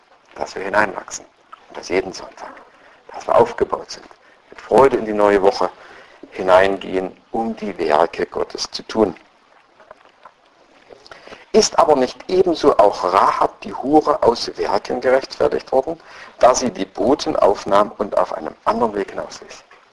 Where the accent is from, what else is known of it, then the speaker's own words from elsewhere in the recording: Saxony, Germany; Im Erzgebirge, wo ich herkomme, da war das nach Beerdigungen immer das Wichtigste von den Dorffrauen